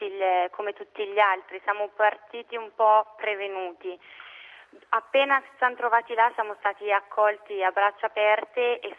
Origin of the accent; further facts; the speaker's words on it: Lodi, Lombardy, Italy; Io sono di Lodi, originaria di Lodi, vicino a Milano, e ho frequentato le superiori al Collegio San Francesco.